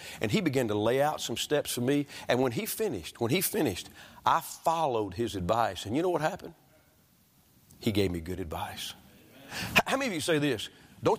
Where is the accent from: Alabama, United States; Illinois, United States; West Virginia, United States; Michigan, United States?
Alabama, United States; Well, so I'm from Alabama.